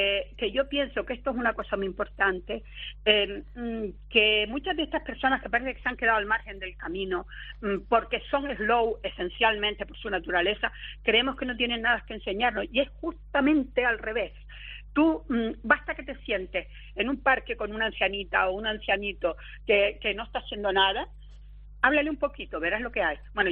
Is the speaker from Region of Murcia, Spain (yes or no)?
no; Tejeda, Canary Islands, Spain; en mi pueblo de origen, que aunque ahora no vivo allí, Tejeda, mis padres, mis abuelos, mis bisabuelos, mis tatarabuelos, todos son de allí.